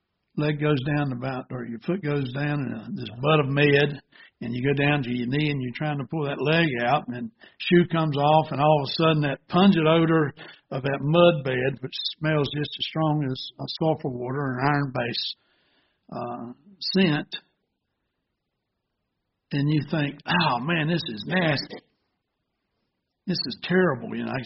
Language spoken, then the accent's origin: English; the South, United States; And, of course, I was raised down in the South. And we had sulfur water when I was younger.